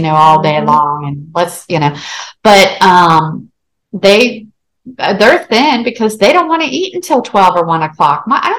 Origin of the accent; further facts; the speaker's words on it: Ohio, United States; now in San Antonio, United States; I'm from Ohio, but because of my husband's job, we're down in San Antonio.